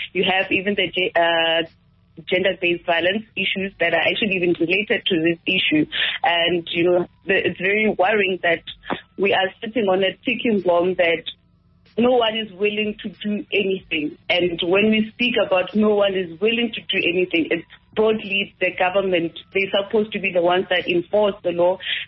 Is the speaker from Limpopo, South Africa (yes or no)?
yes; Limpopo, South Africa; And I'm from Limpopo, let me just tell you.